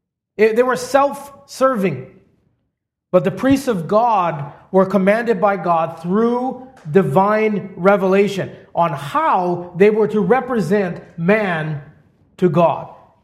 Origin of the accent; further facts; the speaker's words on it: Hawaii, United States; Growing up in Hawaii, I remember hearing stories of the ancient chiefs